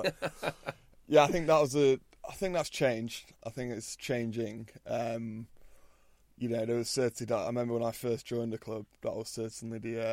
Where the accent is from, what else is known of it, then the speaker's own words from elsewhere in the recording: Lytham, North West England, United Kingdom; I grew up in Lytham, literally 2 minutes round the corner from Fylde Rugby Club. So that's always been my home rugby club, and went to school in Blackpool. So, yeah, I'm a fairly local lad.